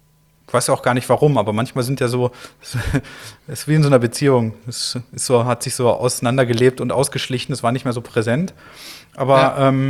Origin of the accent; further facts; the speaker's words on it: North Rhine-Westphalia, Germany; also ich komme ja aus der Nähe vom Ruhr, also ich komme so aus der Wollne-Grenze, also direkt von der Ruhr, zwischen Iserlohn im Sauerland und Dortmund im Ruhrgebiet. Da bin ich aufgewachsen